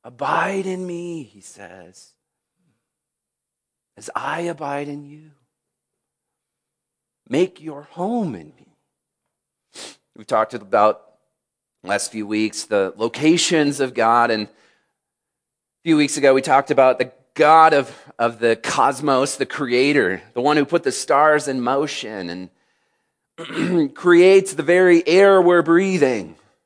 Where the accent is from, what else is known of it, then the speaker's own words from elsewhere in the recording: Michigan, United States; You know, I grew up in Michigan, and if you've heard, Michigan has had winter storms.